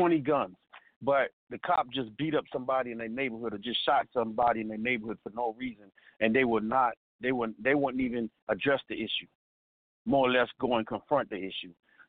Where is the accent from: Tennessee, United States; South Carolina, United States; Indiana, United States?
South Carolina, United States; I was like, you know, I grew up in South Carolina